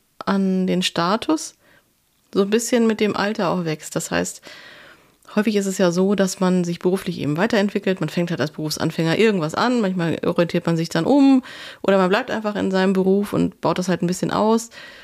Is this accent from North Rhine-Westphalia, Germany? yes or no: yes; North Rhine-Westphalia, Germany; in der Gegend, in der ich aufgewachsen bin, obwohl das Handwerk da vorherrschend ist, bei uns im Ruhrgebiet